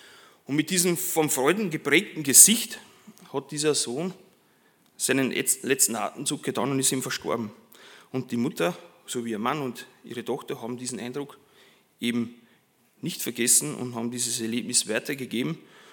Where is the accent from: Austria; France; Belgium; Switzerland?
Austria; Ampflwang, Upper Austria; ich komme aus Ampfelwang.